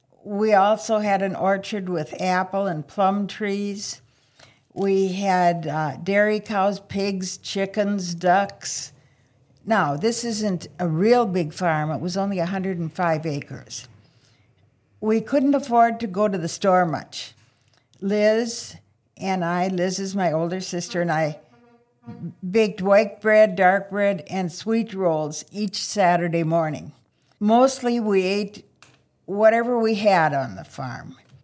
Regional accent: Minnesota, United States; I grew up on a farm about 30 miles west of the Twin Cities.

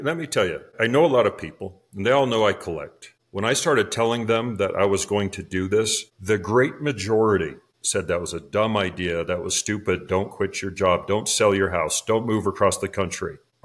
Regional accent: Utah, United States; now in Williams, United States; No. So I'm from Utah. It's the state north of Arizona. And I knew I wanted to come back west in the mountains and deserts with rocks and features.

